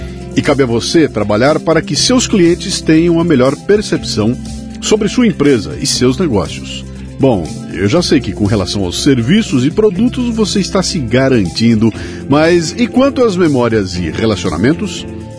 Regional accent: Bauru, São Paulo, Brazil; sou de Bauru

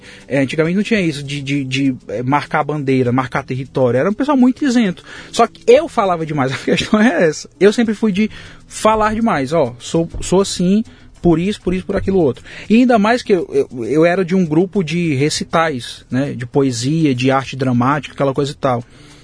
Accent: Fortaleza, Ceará, Brazil; Meu bairro menor é DH de um dos menores DH de Fortaleza, né? É, de periferia. Tem rua perto da minha casa que não tem rua, é lama.

